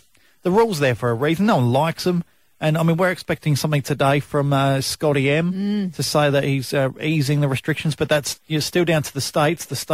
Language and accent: English; South Australia, Australia; And for over a week as well, South Australia, my home state.